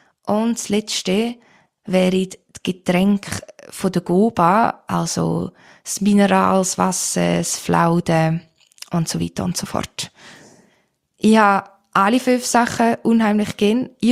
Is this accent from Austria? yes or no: no; Appenzell Innerrhoden, Switzerland; accent: Appenzell dialect; Wie man ja an meinem Dialekt gehört, komme ich aus Innerrhoden. Und wir haben nicht nur den schönsten Dialekt auf der Welt